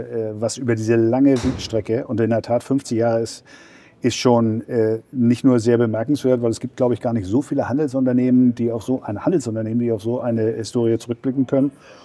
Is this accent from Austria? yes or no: no; Stuttgart, Baden-Württemberg, Germany; Ich bin aus Stuttgart.